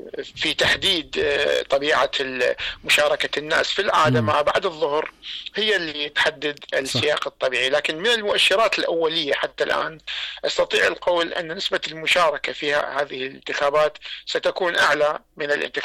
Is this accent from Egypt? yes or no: no; Iraq; احنا عندنا بالعراق